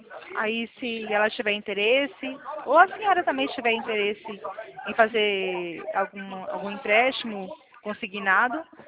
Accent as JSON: {"language": "Portuguese", "region": "São Paulo", "country": "Brazil", "said": "Nós somos do interior de São Paulo."}